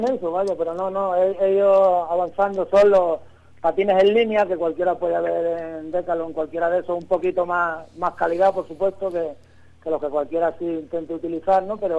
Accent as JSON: {"language": "Spanish", "town": "Madrid", "region": "Community of Madrid", "country": "Spain", "said": "Claro, Madrid, representando mi tierra. Yo soy de ahí, por mucho tiempo que lleve fuera, soy de ahí."}